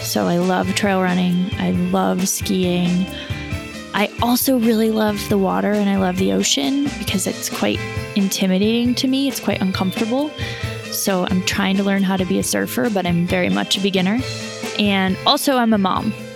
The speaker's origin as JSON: {"language": "English", "region": "Colorado", "country": "United States", "lives_now": "California, United States", "said": "I'm originally from Colorado. I live in California now."}